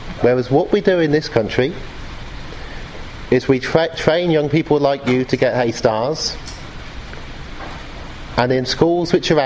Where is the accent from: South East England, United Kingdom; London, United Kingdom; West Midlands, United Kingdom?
South East England, United Kingdom; Oxford; This is Oxford. I grew up in Oxford. It's where I work in Oxford.